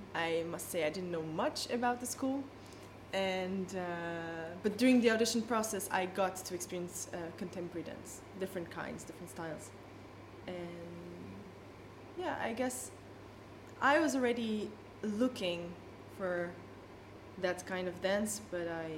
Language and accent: English; Portugal; English is a second language; now in Brussels, Belgium; I come from Portugal and I live in Belgium, in Brussels.